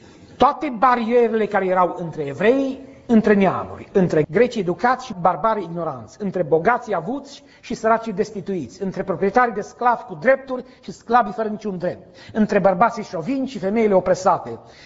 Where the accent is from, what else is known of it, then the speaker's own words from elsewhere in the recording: Romania; Noi, pentru că suntem români, avem limba noastră și națiunea noastră